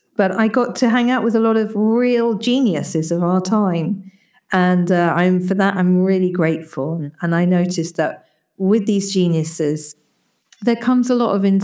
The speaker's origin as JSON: {"language": "English", "region": "East of England", "country": "United Kingdom", "said": "So I'm from England, from near Cambridge, where the university is."}